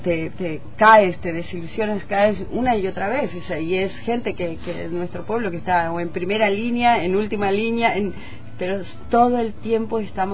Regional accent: Mendoza, Argentina; bueno, vengo de Mendoza y en Mendoza está declarado pueblo no argentino

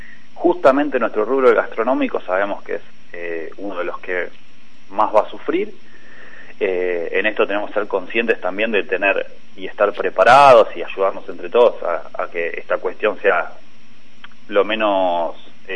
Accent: Rojas, Buenos Aires Province, Argentina; Soy de Rojas, provincia de Buenos Aires.

